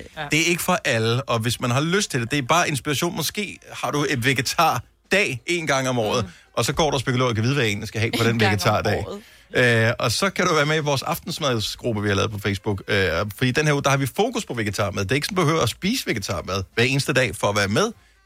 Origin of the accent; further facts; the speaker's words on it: Jutland, Denmark; born there; Født i Jylland.